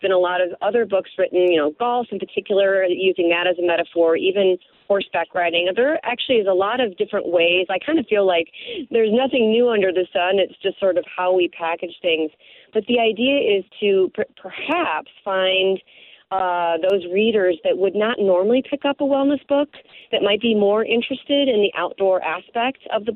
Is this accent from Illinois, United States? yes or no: yes; Chicago, Illinois, United States; And I grew up in Chicago, so I went away for school. But I went to ETHS for high school, so I'm a real Chicagoan.